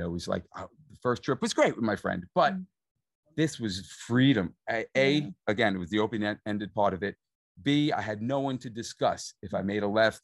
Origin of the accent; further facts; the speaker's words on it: United States; And I'm an optimist, you know, not only because I'm American, just naturally.